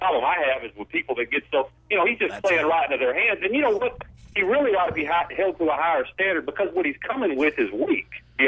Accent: Heber Springs, Arkansas, United States; now in Stuttgart, United States; Heber Springs.

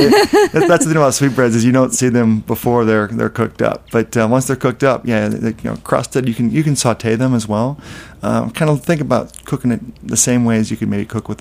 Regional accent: Midwest, United States; also born or lived in South / Europe; now in New York, United States; I'm a mishmash. I grew up in the Midwest and lived in the South, lived in Europe and now New York, so I guess I can turn on and off.

